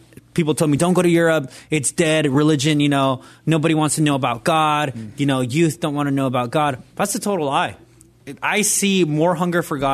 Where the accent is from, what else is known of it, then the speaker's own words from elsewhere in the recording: Nicaragua; Like where I grew up in Nicaragua, everything was a sin.